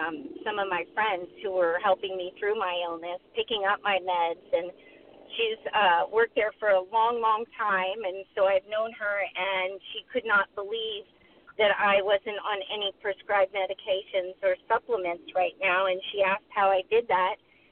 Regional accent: Phoenix, Arizona, United States; Good morning. I'm from Phoenix, and I have a very recent testimonial as of a few minutes ago.

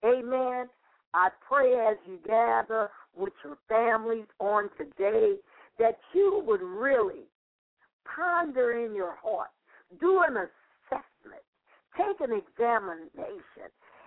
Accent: New Orleans, Louisiana, United States; now in Los Angeles, United States; God transformed my life when I moved from New Orleans, Louisiana, my home, to Los Angeles, California, with my two children.

